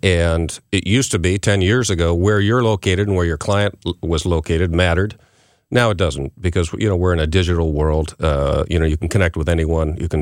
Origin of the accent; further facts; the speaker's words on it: Prince Edward County, Ontario, Canada; I'm from Prince Edward County, which is right at the 12 o'clock position of Lake Ontario. Grew up on a tender fruit farm, cherries and apples.